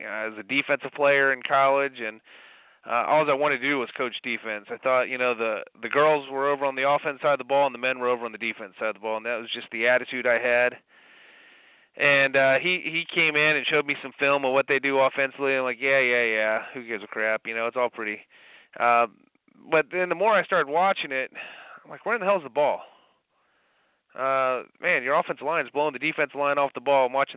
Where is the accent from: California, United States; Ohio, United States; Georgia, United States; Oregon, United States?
Ohio, United States; I meet a guy that's a National Guardsman from Ohio, my home state